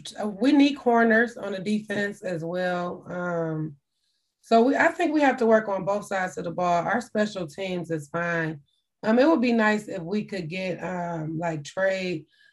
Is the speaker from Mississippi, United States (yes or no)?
no; Detroit, Michigan, United States; now in Saginaw, United States; But yes, guys, I am from Detroit, Michigan. I was born and raised there. I currently live in Saginaw, though.